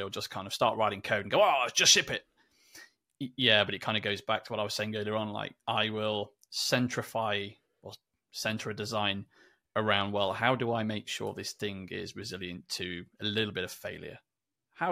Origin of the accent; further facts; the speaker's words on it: England, United Kingdom; I'm English.